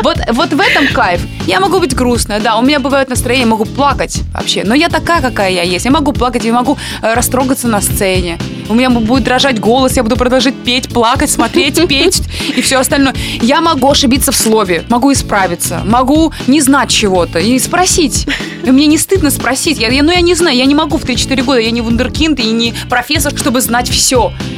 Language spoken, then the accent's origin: Russian; Dnipropetrovsk Oblast, Ukraine; moved away; Вы знаете, я же из Днепропетровской области.